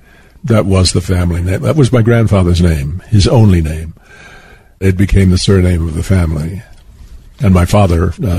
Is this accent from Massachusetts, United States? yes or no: no; Lawton, Oklahoma, United States; born there; I was born in Lawton, Oklahoma. The Kiowa Comanche Hospital, I think.